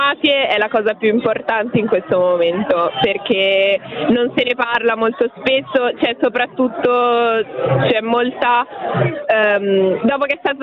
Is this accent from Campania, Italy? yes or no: no; Verbania, Piedmont, Italy; Io vengo da Verbania, sul Lago Maggiore.